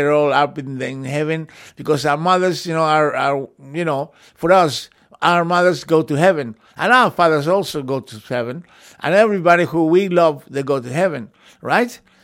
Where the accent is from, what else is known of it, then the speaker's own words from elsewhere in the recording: England, United Kingdom; So, yeah, we came when we were really, really young, you know, and we grew up in England, you know. I've been here 50 years, can you imagine that?